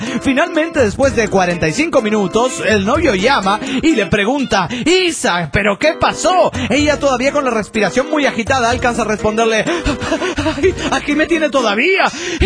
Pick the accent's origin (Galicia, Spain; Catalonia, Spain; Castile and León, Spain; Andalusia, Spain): Catalonia, Spain; Granollers; de Granollers, España.